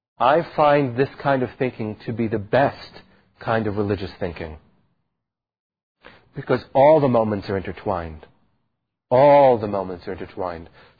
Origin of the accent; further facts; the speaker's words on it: New York, United States; And as a New Yorker, it evokes a huge amount.